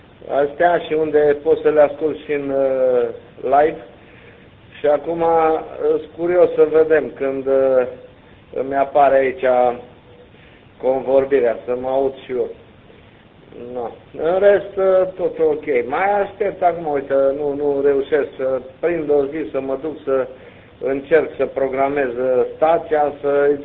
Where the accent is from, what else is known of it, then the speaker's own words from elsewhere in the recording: Transylvania, Romania; N-am înțeles, mai lung un pic, că noi suntem ardeleni.